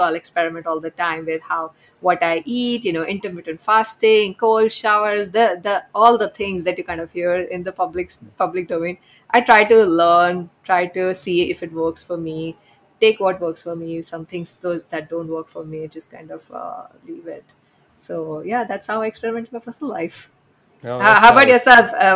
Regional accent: India; growing up in India, maybe you know this as well

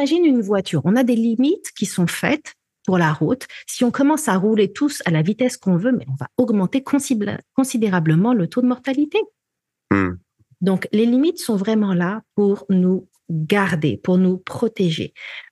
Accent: France; moved away as an adult; j'ai vécu 25 ans de ma vie en France et que je suis née en France.

